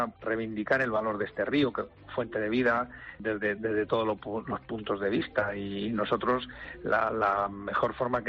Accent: Castilla-La Mancha, Spain; nosotros estamos afincados, somos castellano-manchegos y además somos ribereños también porque parte del grupo reside en Aranjuez.

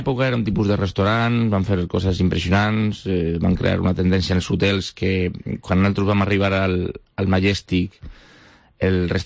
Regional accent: Castellón de la Plana, Valencian Community, Spain; also born or lived in Barcelona / Madrid; una pastisseria a Castelló, soc de Castelló

